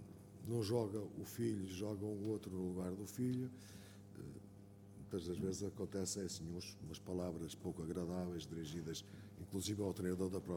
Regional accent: Portugal; Nós, como portugueses que somos

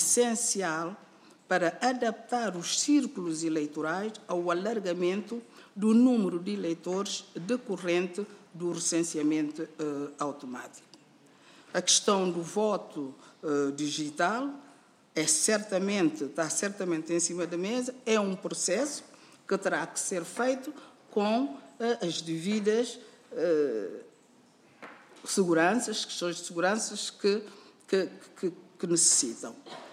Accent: Portugal; também somos portugueses

